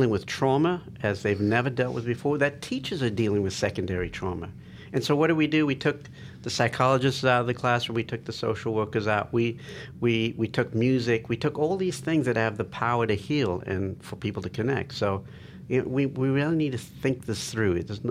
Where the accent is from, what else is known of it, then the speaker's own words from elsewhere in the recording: Texas, United States; now in California, United States; One thing, I know I came from Texas to California, and there just seems to be – it's not very mindful.